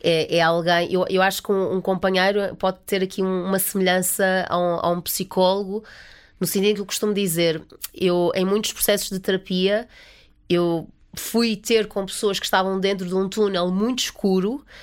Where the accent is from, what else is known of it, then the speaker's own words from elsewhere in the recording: Madeira, Portugal; como eu sou da Madeira, estou habituada a crescer.